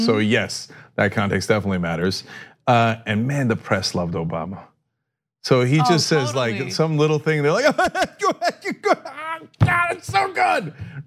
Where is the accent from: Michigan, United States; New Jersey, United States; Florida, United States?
New Jersey, United States; I'll tell you another story during the postgame about snow cancellations growing up in New Jersey.